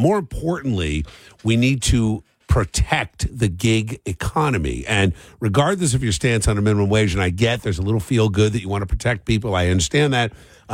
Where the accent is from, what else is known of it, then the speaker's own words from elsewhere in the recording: Cherry Hill, New Jersey, United States; growing up in Cherry Hill, I mean, I would get paid $5 a driveway.